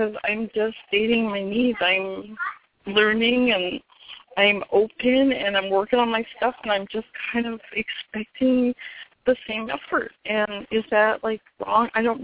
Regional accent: New York, United States; Well, the Geographic's been since I've been in Southern California. I'm actually from New York

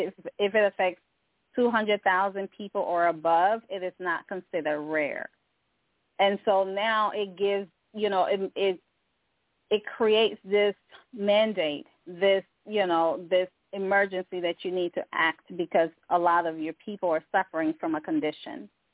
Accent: Liberia; as someone who's from Africa, I am originally from Liberia.

